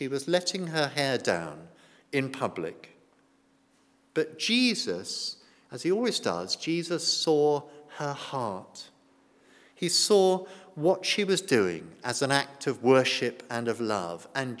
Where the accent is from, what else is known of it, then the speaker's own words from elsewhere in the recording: United Kingdom; I know we're British, I know we worry about what people might think and so on